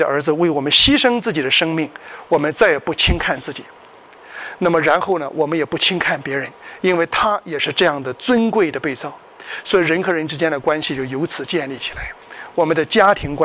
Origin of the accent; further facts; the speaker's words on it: Shandong, China; 那我们山东人有一句话叫今晚脱了鞋和袜不知明朝穿不穿